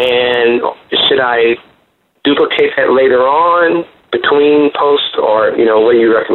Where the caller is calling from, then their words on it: California, United States; I'm calling you from Southern California, the Inland Empire.